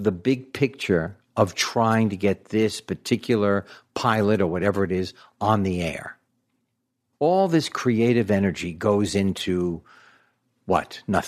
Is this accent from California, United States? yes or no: no; New York City, New York, United States; born there; Yes, and I was born in New York City.